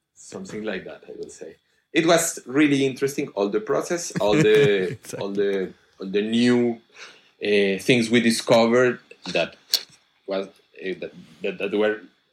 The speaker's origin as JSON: {"language": "English", "country": "Colombia", "also_born_or_lived": "Spain", "said": "I come from Colombia. But then I lived in several places, and I work in several places, including Spain. In Bogota, in Colombia, I studied mathematics"}